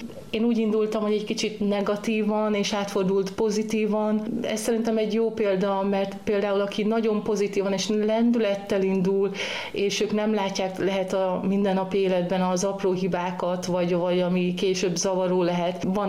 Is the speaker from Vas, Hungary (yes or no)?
no; Beled, Győr-Moson-Sopron, Hungary; also born or lived in England; előtte Angliában éltem, és nagyon szeretem Magyarországot, úgyhogy én Beledről származom, ezt mindig el kell, hogy mondjam a hallgatóknak, mert nagyon büszke vagyok a kis városomra, és a szívem oda húz